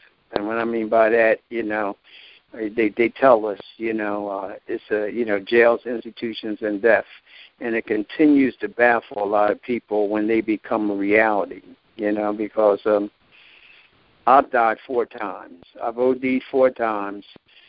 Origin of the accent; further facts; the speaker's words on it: Philadelphia, Pennsylvania, United States; I'm from West Philadelphia. You know, I was blessed to be raised in a nuclear family that had both a mother and a father.